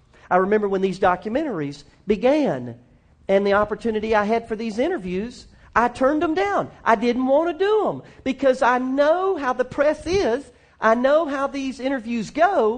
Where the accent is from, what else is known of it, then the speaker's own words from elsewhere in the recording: the South, United States; but I'm from the South, a bald-faced lie is what I'd have done.